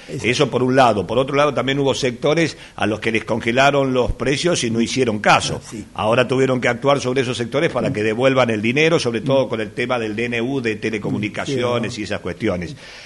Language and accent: Spanish; Argentina; nos desalienta, pero nos desalienta como argentinos, digamos